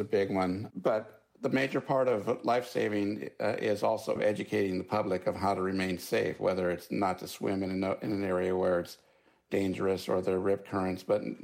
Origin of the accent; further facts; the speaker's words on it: California, United States; I'm from Southern California, but even in Southern California, there are different entities that run the different beaches.